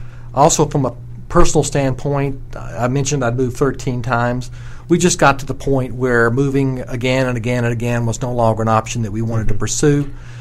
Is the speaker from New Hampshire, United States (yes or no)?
no; Cave Spring, Georgia, United States; I am. I grew up in North Georgia in a little town called Cave Spring. I grew up my entire life there, went to school.